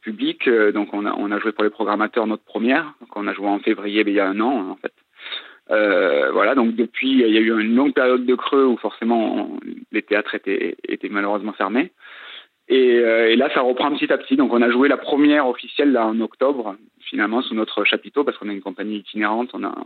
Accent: Pradines, Occitanie, France; j'ai vécu, je suis de Pradines, donc du coup forcément je suis un enfant de là-bas

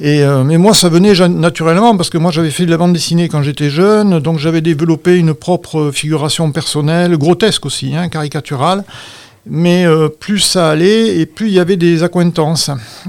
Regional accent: Cahors, Occitanie, France; Quand j'étais jeune à Cahors, c'était très facile pour ma génération d'être au courant de tout ce qui se faisait

